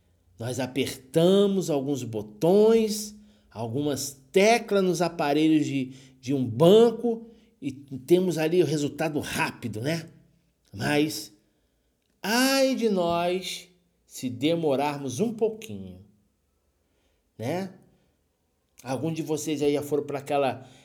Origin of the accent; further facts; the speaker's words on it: Rio de Janeiro, Brazil; now in Nova Iguaçu, Brazil; eu moro no Rio de Janeiro, né? Nova Iguaçu. E aqui em Nova Iguaçu, gente... Minha infância toda foi na Zona Sul, né?